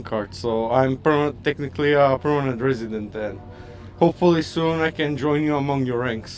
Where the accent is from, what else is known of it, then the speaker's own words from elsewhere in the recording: North Macedonia; now in United States; I'm from Macedonia.